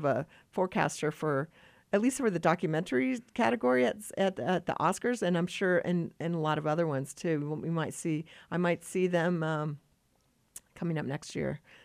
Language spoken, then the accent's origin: English; Oakland, California, United States; You know, I'm from Oakland, California, so there are two films from Oakland that I was so proud to see represented